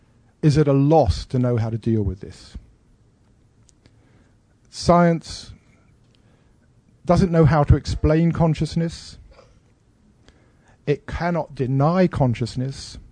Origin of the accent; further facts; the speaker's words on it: United Kingdom; now in United States; okay, I am British. Well, I'm no longer British. I'm now half American.